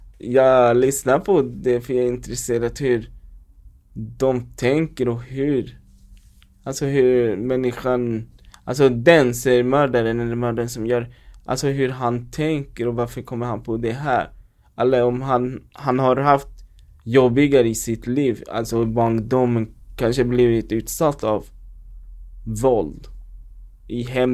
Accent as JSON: {"language": "Swedish", "town": "Västerås", "region": "Västmanland County", "country": "Sweden", "tie": "born or raised there", "also_born_or_lived": "Sala", "lives_now": "Stockholm, Sweden", "said": "alltså jag är inte från Stockholm. Jag har bott i Västerås de flesta i mitt liv och sen har bott i Sala. Jag flyttade till Stockholm 2022."}